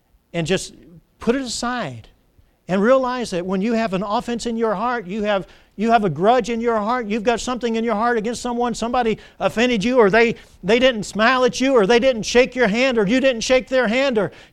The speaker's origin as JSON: {"language": "English", "town": "Irmo", "region": "South Carolina", "country": "United States", "said": "When I meet people in other places and they say, where are you from? I say Irmo, South Carolina. They look at me cross-eyed."}